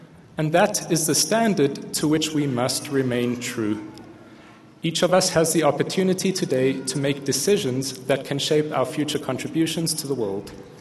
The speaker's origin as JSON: {"language": "English", "country": "South Africa", "tie": "born or raised there", "said": "As a young man growing up in South Africa, I was blessed with a beautiful vegetable garden."}